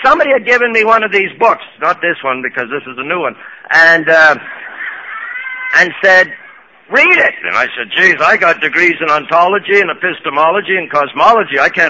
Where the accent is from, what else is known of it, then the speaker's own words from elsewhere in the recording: Montreal, Quebec, Canada; I speak a little bit funny as if I say the word out about our house, everybody always asks me, where do you come from? And my real home is Montreal, Canada.